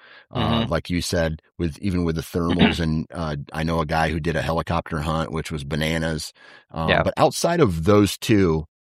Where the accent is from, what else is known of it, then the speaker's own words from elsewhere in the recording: Iowa, United States; like I come from Iowa